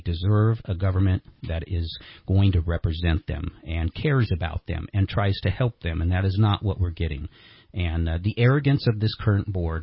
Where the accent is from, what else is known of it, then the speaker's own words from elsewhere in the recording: Reading, Pennsylvania, United States; I grew up here in Reading, and this is a tough place to make a living.